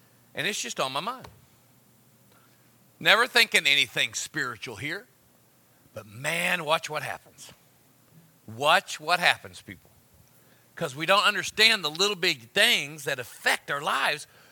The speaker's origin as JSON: {"language": "English", "region": "Oklahoma", "country": "United States", "tie": "born or raised there", "said": "I grew up in Oklahoma. There's no pro team"}